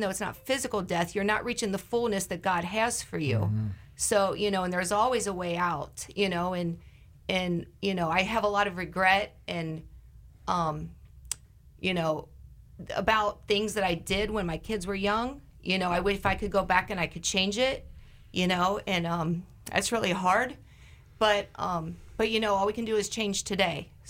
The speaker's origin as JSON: {"language": "English", "region": "Kentucky", "country": "United States", "said": "I'm from Northern Kentucky, right by Cincinnati, and I prayed for years to live where it was warm all the time."}